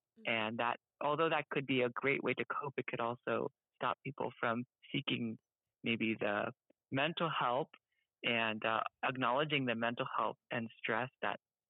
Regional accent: United States; disparities both and within the Asian American community minorities and then Filipino Americans, kasi po I'm Filipino American myself.

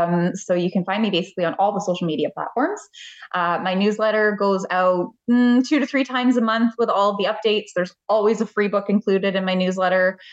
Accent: Canada; Yes, they're Canadian. I'm Canadian.

